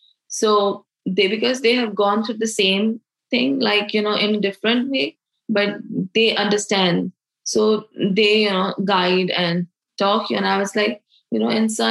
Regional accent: Pakistan; I am from Pakistan

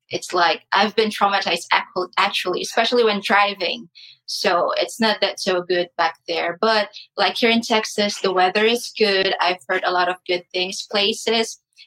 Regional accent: Philippines; also born or lived in Saudi Arabia; now in United States; and I'm from the Philippines.

